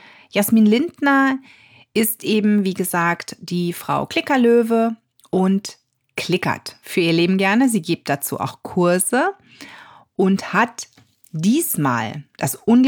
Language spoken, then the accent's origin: German; North Rhine-Westphalia, Germany; Ich komme aus der Nähe von Düsseldorf.